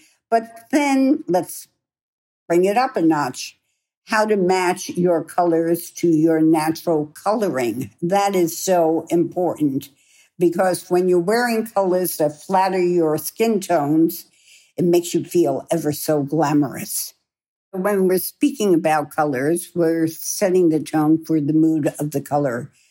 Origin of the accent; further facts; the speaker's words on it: New York City, New York, United States; Now, I'm a New Yorker and many of us in New York a lot of our closets are either all black, certainly.